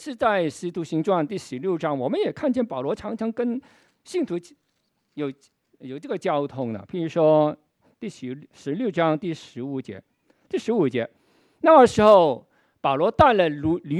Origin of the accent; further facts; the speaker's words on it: Chaozhou, Guangdong, China; 我本身是潮州人啊，所以我们潮州人打招呼的时候常常会说你吃没，你吃了没有。